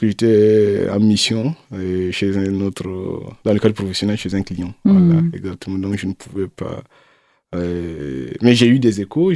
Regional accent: Zabré, Centre-Est, Burkina Faso; born there; Dans la province du Boulgou, région du Centre-Est.

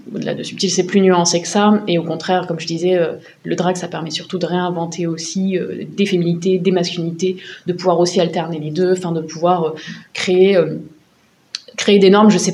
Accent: Marseille, Provence-Alpes-Côte d'Azur, France; Moi, je suis marseillaise, de base.

